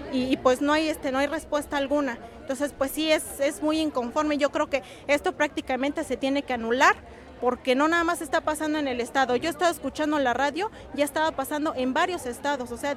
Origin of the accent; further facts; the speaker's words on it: Oaxaca, Mexico; nosotros como oaxaqueños ya estamos hartos de que el sistema esté funcionando así